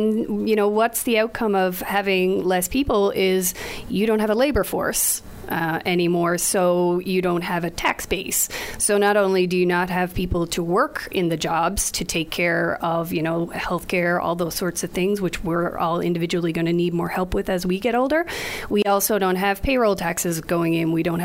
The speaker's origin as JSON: {"language": "English", "country": "Canada", "said": "one of our, you know, real truisms being a Canadian is education for all"}